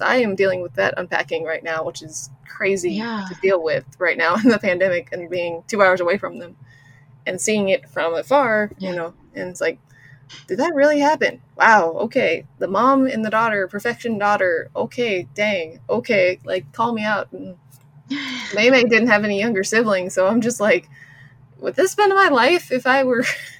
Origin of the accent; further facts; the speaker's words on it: the South, United States; accent: Southern; but my Southern accent comes out whenever I talk about it.